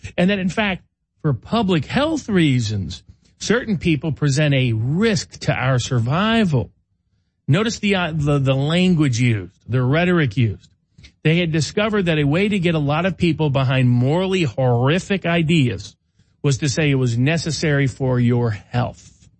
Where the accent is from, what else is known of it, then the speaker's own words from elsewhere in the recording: Chattanooga, Tennessee, United States; near my hometown in Cleveland, Tennessee, near my hometown in Chattanooga, Tennessee.